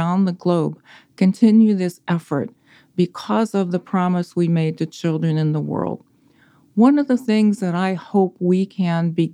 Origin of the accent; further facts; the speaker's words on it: Pennsylvania, United States; In my area, my hometown, which is in western Pennsylvania in the United States, we had a very famous television broadcaster who was a polio survivor.